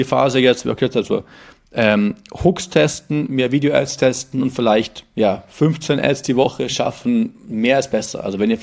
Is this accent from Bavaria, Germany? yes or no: yes; Bavaria, Germany; ich komme auch aus Bayern